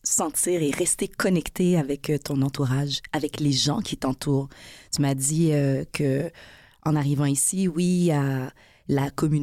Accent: Quebec, Canada; also born or lived in Haiti; moi, je ne suis pas née au Québec, hein, je le dis dans mon introduction. Je suis née en Haïti et je suis arrivée ici bébé avec mes parents. Donc, peut-être, contrairement à toi, je me sens très québécoise

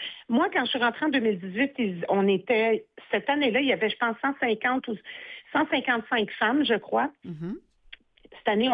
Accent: Saint-Bruno-de-Montarville, Quebec, Canada; Sylvie vient de la Rive-Sud, et moi aussi, d'ailleurs, on vient de la même ville sans se connaître. On est des Montarvilloises

